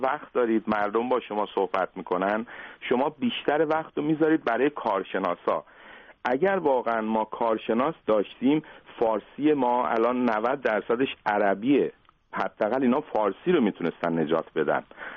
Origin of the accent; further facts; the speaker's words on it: Iran; first language Azerbaijani; Persian is a second language; بله، من زبان مادریم آذری هست.